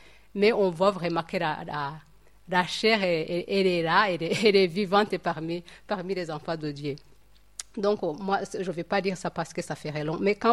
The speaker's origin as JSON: {"language": "French", "country": "Rwanda", "lives_now": "Switzerland", "said": "moi, en tant que rwandaise ou africaine, il y a la façon de vivre pour moi, en tant que rwandaise."}